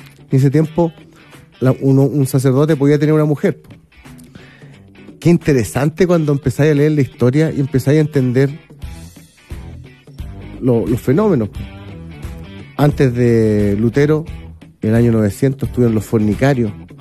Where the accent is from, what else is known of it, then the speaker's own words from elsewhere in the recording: Maipú, Santiago Metropolitan Region, Chile; yo soy medio guaso, ¿viste? Pero de Santiago, po. Que yo me crié en Maipú.